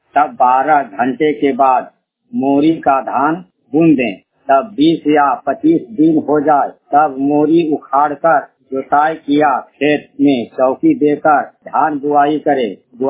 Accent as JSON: {"language": "Hindi", "town": "Dihri", "region": "Bihar", "country": "India", "said": "ग्राम डिहरी, पंचायत दोना, थाना हिसुआ, जिला नवादा का निवासी हूँ।"}